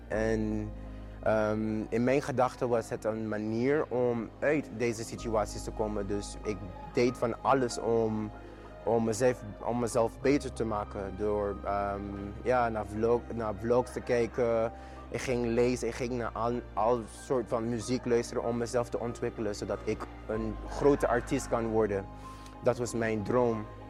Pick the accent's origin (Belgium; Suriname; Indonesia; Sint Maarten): Sint Maarten; now in Netherlands; Ik ben heel jong, ik ben 24 jaar oud en eigenlijk ik kwam hier naar Nederland om te studeren, om mijn studies door te zetten, want ik ben geboren en getogen op Sint Maarten.